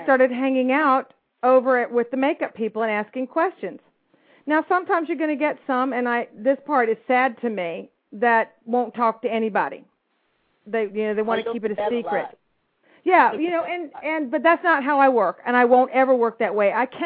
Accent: the South, United States; Yeah, that's right. Can you tell I'm from the South?

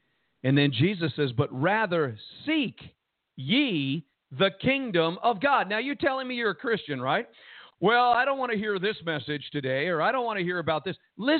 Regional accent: Jersey City, New Jersey, United States; I mean, I grew up in Jersey City, New Jersey, eating Worcestershire sauce sandwiches.

